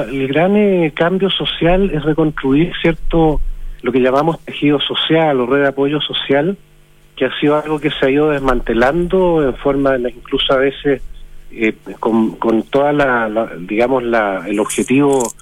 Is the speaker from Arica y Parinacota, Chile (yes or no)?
yes; Arica, Arica y Parinacota, Chile; yo soy de Arica. En Arica